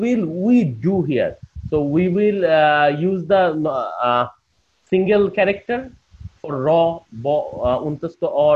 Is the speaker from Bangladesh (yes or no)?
yes; Bangladesh; English is a second language; from Bangladesh, and very good morning from me and other people who are joining from Bangladesh.